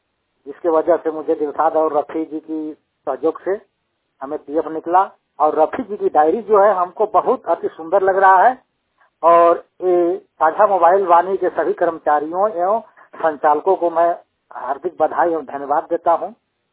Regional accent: Jharkhand, India; मैं झारखंड के पलामू डिस्ट्रिक्ट का निवासी हूँ।

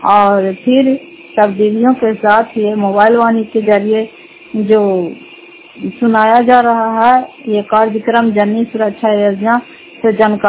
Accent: Fatehpur, Bihar, India; घर फतेहपुर पंचायत मकरौता जिला नालंदा कराचा ब्लॉक की निवासी हूँ

